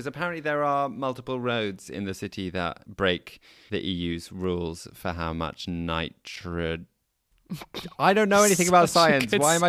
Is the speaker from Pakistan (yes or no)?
no; Amsterdam, North Holland, Netherlands; English is a second language; my hometown of Amsterdam